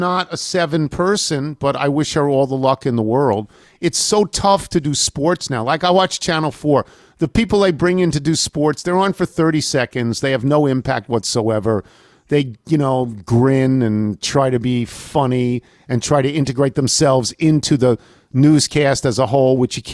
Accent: Louisville, Kentucky, United States; I grew up in Louisville and was aware of a young age of Unseld's greatness. My dad was a high school basketball coach in Louisville during the 60s.

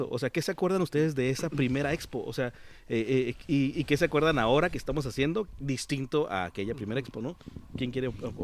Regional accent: Mexicali, Baja California, Mexico; yo soy de Mexicali

